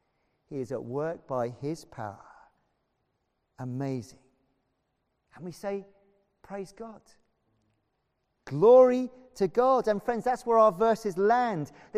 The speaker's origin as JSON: {"language": "English", "region": "Wales", "country": "United Kingdom", "said": "one of my afflictions as a Welshman is excessive superlatives and exaggeration."}